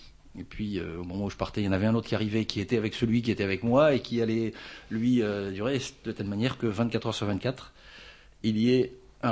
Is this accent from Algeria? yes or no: yes; Algeria; moved away; Bon, moi, je suis beaucoup plus âgé que vous. Hein. Et donc, j'avais un peu la chance de vivre dans ma jeunesse en Algérie